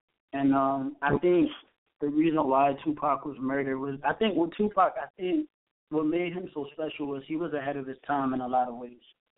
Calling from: Connecticut, United States; Hi, this is … from Connecticut.

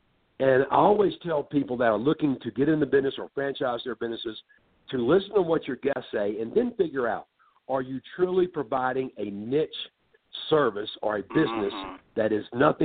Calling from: Frisco, Colorado, United States; Well, today I'm in Frisco, Colorado, and it's snowing like crazy.

